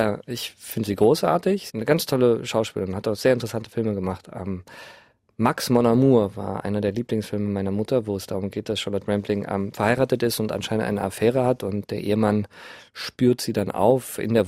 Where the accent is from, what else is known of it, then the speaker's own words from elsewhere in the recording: Berlin, Germany; Genau, ich bin Berliner und von daher ist das Zentrum der Welt, meiner Welt Berlin.